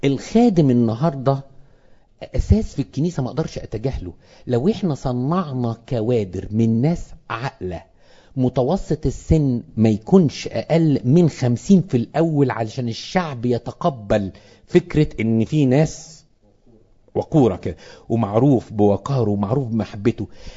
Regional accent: Egypt; لان احنا كمصريين زي ما كان بيقول ابونا برضو على المجتمع المصري

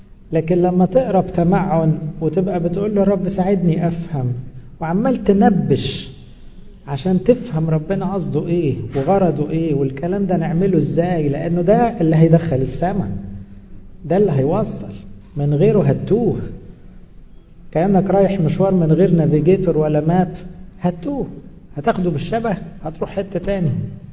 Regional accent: Egypt; احنا مصريين

